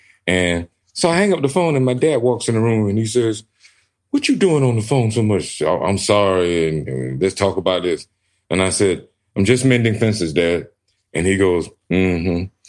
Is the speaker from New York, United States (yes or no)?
no; Georgia, United States; from Georgia.